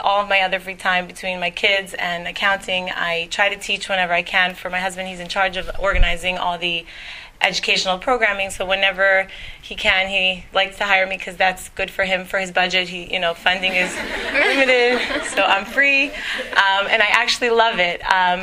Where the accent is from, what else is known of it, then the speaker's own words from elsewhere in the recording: Toronto, Ontario, Canada; I'm also from Toronto, Ontario. However, I'm south, very far south